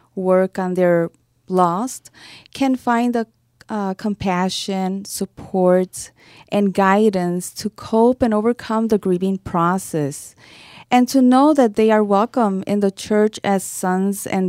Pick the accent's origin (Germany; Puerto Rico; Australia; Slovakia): Puerto Rico; now in Chicago, United States; Well, I'm from Puerto Rico. I moved to Chicago a little over 20 years ago.